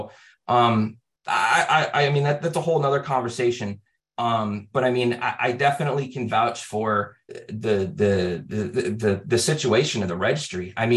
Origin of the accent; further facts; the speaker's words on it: Boston, Massachusetts, United States; I'm from Massachusetts, the Boston area, a little bit of Rhode Island, but primarily the New England area.